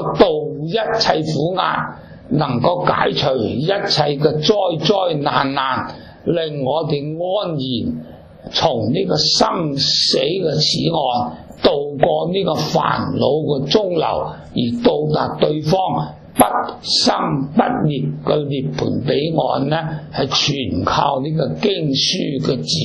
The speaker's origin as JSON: {"language": "Chinese", "region": "Tibet", "country": "China", "said": "就好像我们西藏人，我们对那些屋契啊，对那些债券啊，对那些股票尊重呢"}